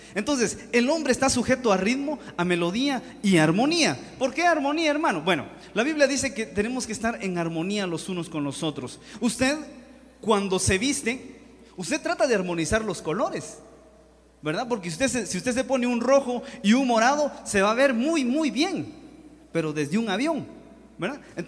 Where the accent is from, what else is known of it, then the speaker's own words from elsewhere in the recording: Guatemala; Y nosotros los guatemaltecos también tenemos un cantadito.